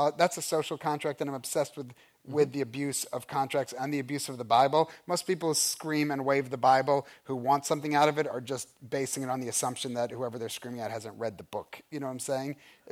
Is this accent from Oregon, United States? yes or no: no; New York, United States; also born or lived in Boston; people say to me, where are you from? I say New York.